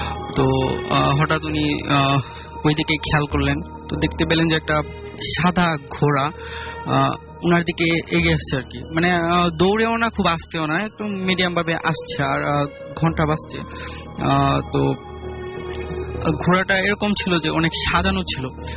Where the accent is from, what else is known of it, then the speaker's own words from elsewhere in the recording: Jigatala, Dhaka Division, Bangladesh; জিগাতলা থেকে এসেছি।